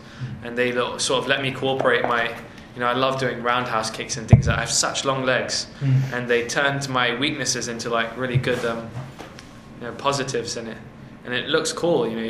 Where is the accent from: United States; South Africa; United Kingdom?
United Kingdom; accent: British; I tried to neutralize my British accent a bit